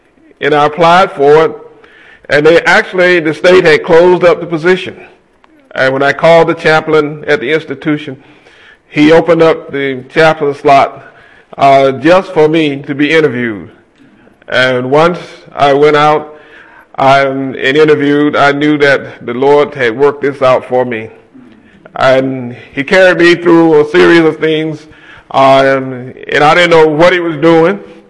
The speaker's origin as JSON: {"language": "English", "town": "Nashville", "region": "Tennessee", "country": "United States", "said": "I'm from Nashville. We live in a little suburb called Goodlettsville. It's kind of the city in the country."}